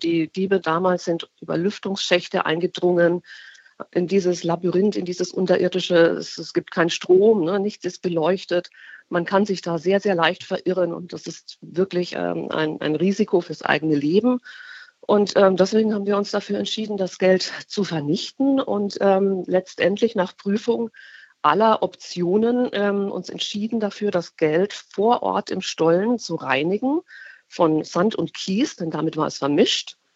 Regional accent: Bavaria, Germany; Ich selbst habe eine Westbiografie. Ich bin im Zonenrandgebiet aufgewachsen, auf bayerischer Seite.

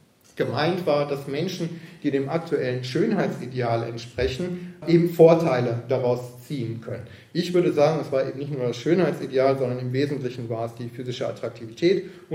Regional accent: North Rhine-Westphalia, Germany; Ich bin zum Beispiel im Ruhrgebiet aufgewachsen.

